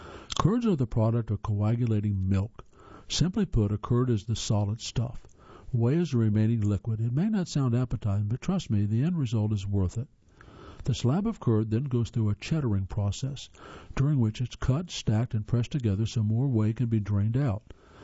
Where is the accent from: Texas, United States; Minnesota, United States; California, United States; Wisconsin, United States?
Wisconsin, United States; Of course, I'm biased. Born and raised in Wisconsin, I had the pleasure of being introduced to cheese c